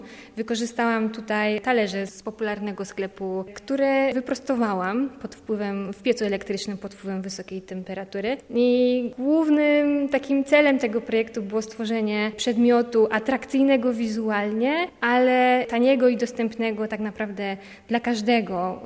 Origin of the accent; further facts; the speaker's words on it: Bielsko-Biała, Silesian Voivodeship, Poland; jestem z Bielska-Białej, to jest moje miasto rodzinne i pamiętam, jak byłam małą dziewczynką